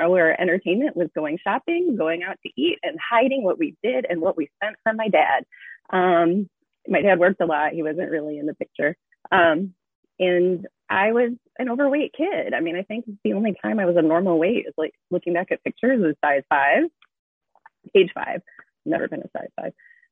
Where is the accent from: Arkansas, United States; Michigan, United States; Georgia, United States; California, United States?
Michigan, United States; born there; now in Delaware, United States; So I'm 43. I was born in Michigan. Now I live in Delaware, moved all over with my husband.